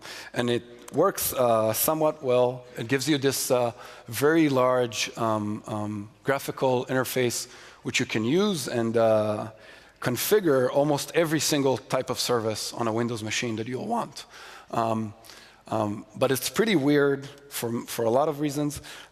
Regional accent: Israel; like Israel, my home country

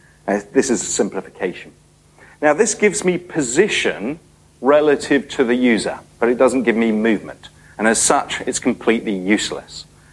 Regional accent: United Kingdom; Being a Brit, I like to talk in terms of cups of tea

